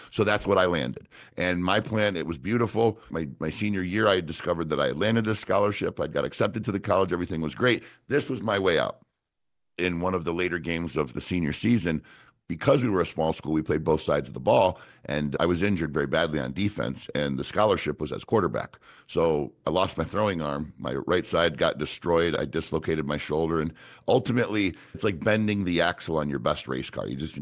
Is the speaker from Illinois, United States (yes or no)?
no; Cato, New York, United States; Where we grew up in Cato, New York, if you weren't cracking a beer by 11 or 12 years old, then you weren't having any fun.